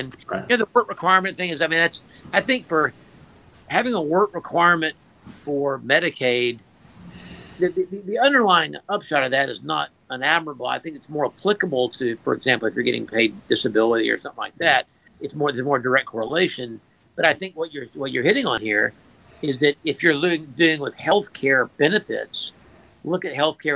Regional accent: Georgia, United States; I mean, I'm from Georgia. I went to med school here. I went to undergraduate school here.

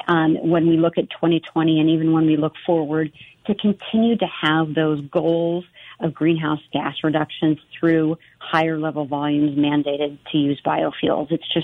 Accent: Illinois, United States; also born or lived in Iowa; I'm actually from Illinois and made the journey over to Iowa.

